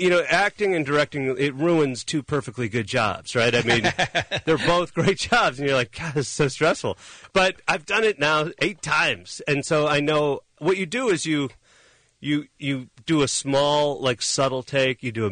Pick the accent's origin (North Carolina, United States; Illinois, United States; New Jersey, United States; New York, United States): Illinois, United States; Chicago; I started a comedy group because I was already from Chicago and I'd done some sketch and some of that thing.